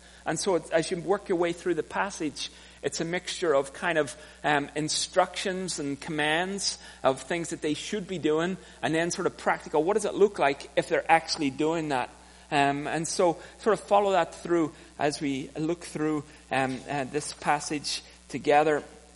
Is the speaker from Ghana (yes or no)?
no; Ireland; moved away as an adult; now in Canada; I grew up in Ireland and came to Canada for the first time in 97, came for the summer, did some camps, then came back again in 98, did some more camps, back in 99, did some more camps, and then in 2000 I emigrated and came to Canada